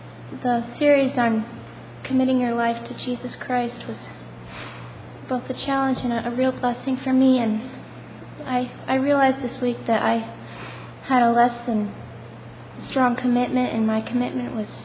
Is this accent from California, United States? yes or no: no; Vermont, United States; I'm from Vermont